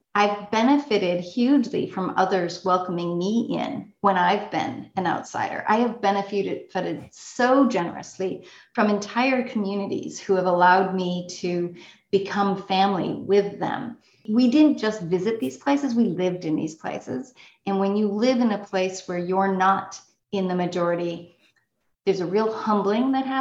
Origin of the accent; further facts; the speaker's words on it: Wisconsin, United States; also born or lived in Albuquerque, United States / Wallo Province, Ethiopia; I was born in Albuquerque, New Mexico. Actually, my parents were living on the Navajo Nation. I grew up then earliest years in Wallo Province, Ethiopia, then moved to Wisconsin